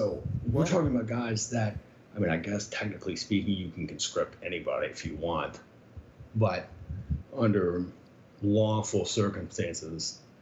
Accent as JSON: {"language": "English", "region": "the South", "country": "United States", "tie": "born there", "said": "My father was born in the North, but I was born in the South."}